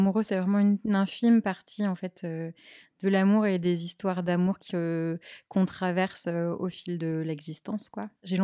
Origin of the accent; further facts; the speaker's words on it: South-East, France; je viens du Sud, ouais. Je crois que je n'ai pas trop d'accent marqué, mais non, oui, je viens du Sud. Ouais. Je suis un produit du Sud-Est.